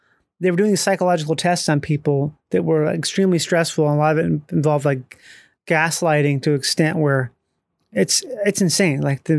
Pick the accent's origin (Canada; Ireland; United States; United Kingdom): United States; Minnesota; I mean, I grew up in Minnesota.